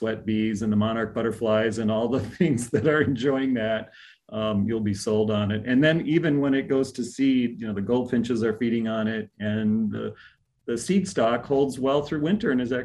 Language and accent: English; Decorah, Iowa, United States; And, Seed Savers in my hometown, Decorah, Iowa, sold it this year.